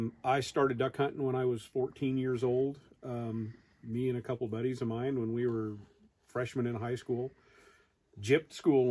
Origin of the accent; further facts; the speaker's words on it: Des Moines, Iowa, United States; I'm from Des Moines, Iowa